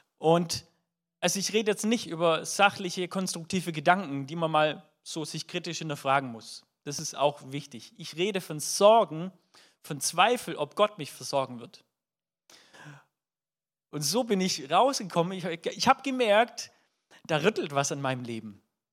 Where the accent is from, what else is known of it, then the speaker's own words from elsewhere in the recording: Baden-Württemberg, Germany; Würde ich als Schwabe auf jeden Fall sagen.